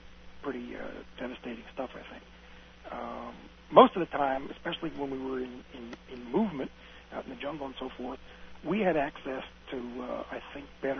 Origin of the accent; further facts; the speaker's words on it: United States; Marines are pretty cocky, and, you know, we're American, we got the best equipment and everything.